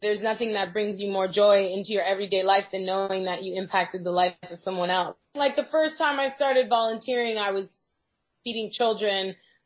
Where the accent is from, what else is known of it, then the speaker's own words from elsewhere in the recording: Los Angeles, California, United States; born there; I planned to come back to LA because I was born in Hollywood.